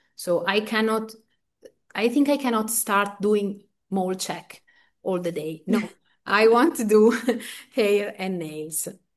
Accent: Bologna, Emilia-Romagna, Italy; English is a second language; because I am originally from Bologna.

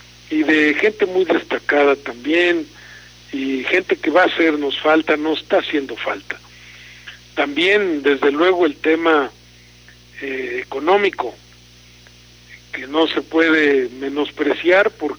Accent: Mexico; porque hay que estar pendientes como mexicanos.

